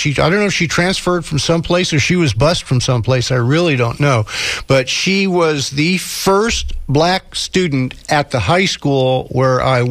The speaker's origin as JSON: {"language": "English", "region": "Florida", "country": "United States", "tie": "born or raised there", "said": "I'm a guy that was born in West Central Florida in 1947. And I was raised on the West Central coast of Florida."}